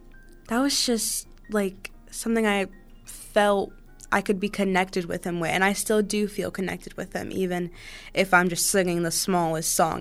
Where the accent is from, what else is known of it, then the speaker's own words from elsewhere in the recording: Virginia, United States; I was born and raised in Virginia, so he took me to see this extravagant dance show